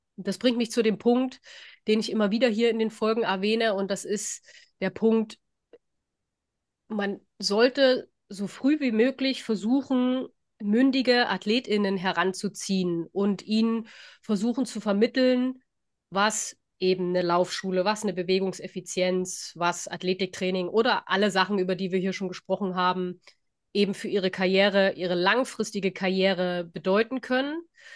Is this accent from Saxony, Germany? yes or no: yes; Chemnitz, Saxony, Germany; Ich bin aus Chemnitz